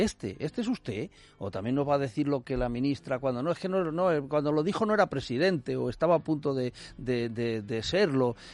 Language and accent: Spanish; Segovia, Castile and León, Spain; Hombre, pues como soy de Segovia, me he traído de allí un cochinillo